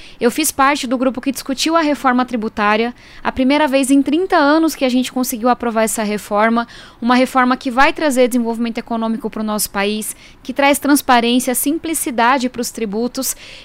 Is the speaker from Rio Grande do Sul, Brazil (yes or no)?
no; São Paulo, Brazil; Eu sou nascida e criada aqui em São Paulo, mas só vim conhecer Parque Ibirapuera, Avenida Paulista, vestibular, quando eu tive essa oportunidade.